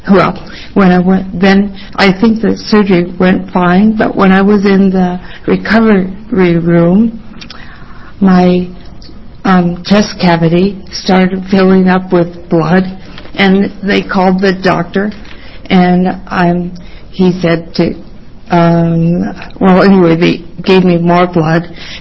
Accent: Albany, Oregon, United States; I'm from Albany, Oregon.

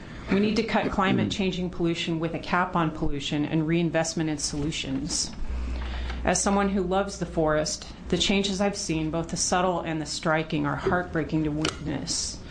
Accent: Coos Bay, Oregon, United States; I am from Coos Bay, a small lumber town.

